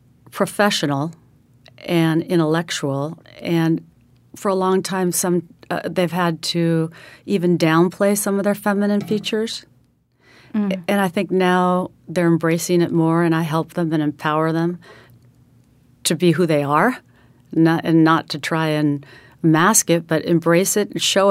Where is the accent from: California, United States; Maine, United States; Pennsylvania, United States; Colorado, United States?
Colorado, United States; How can I kind of fit in? Because I'm coming from Colorado.